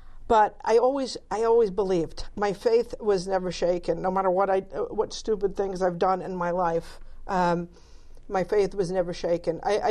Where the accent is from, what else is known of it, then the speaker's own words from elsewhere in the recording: Rhode Island, United States; born there; And this was at the Rhode Island Hospital. I was born in Rhode Island.